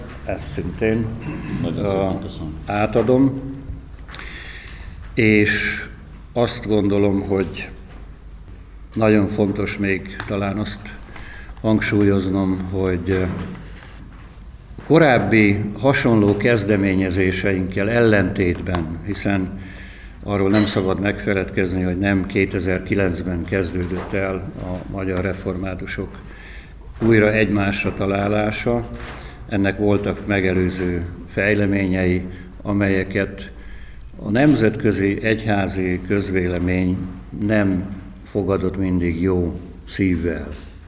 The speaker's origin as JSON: {"language": "Hungarian", "town": "Debrecen", "region": "Hajdú-Bihar", "country": "Hungary", "said": "Hát egyrészt debreceniként azt kell mondani"}